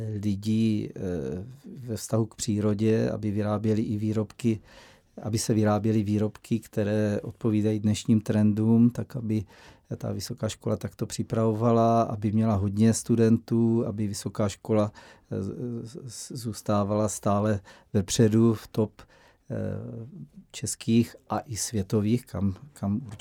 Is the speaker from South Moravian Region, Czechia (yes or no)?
yes; Znojmo, South Moravian Region, Czechia; born there; My pocházíme ze Strážnice, což je náš rod, se tam dostěhoval. Já jsem se narodil už ve Znojmě, ale bráchové ještě ve Strážnici a mám vztah ke Strážnici, ale ke Znojmu jsem teda velký patriot Znojma